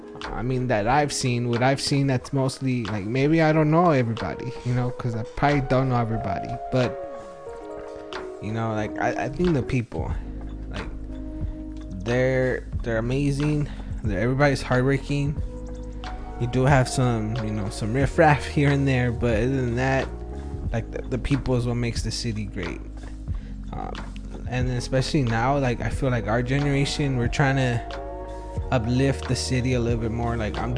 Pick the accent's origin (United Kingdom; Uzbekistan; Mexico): Mexico; Tijuana, Baja California; now in Wilmington, United States; My hometown was, Tijuana, you know, the best. Come on, the tacos are bomb. Like, food's abundant. It was a little ghetto.